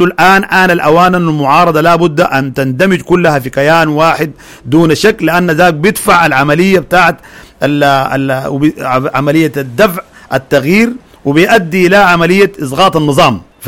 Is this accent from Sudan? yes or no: yes; Sudan; لا تعنينا احنا كشعب سوداني